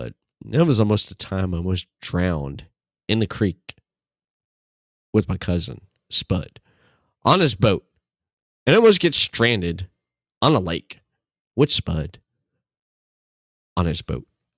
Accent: Tennessee, United States; so much time and stuff I spent with him growing up in Tennessee

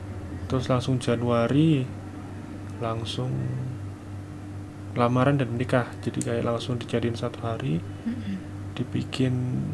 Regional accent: Surakarta, Central Java, Indonesia; now in Sidoarjo, Indonesia; saya sempat pindah KTP saya aslinya Solo, pindah ke Sidoarjo

